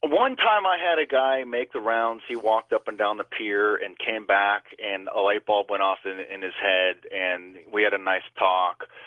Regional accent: Midwest, United States; I'm originally from the Midwest.

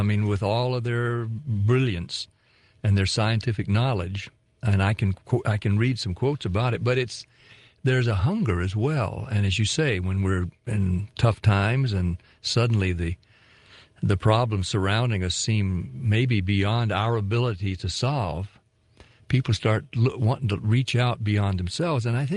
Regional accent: Nashville, Tennessee, United States; Journey to the Center of the Earth premiered in Nashville, my hometown.

